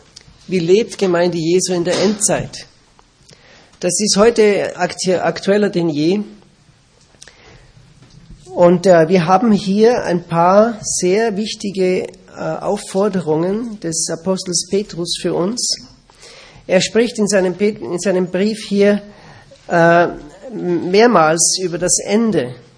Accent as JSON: {"language": "German", "country": "Austria", "lives_now": "Switzerland", "said": "Ich bin Österreicher. Wir wohnen in der Schweiz und wir treffen uns in Deutschland."}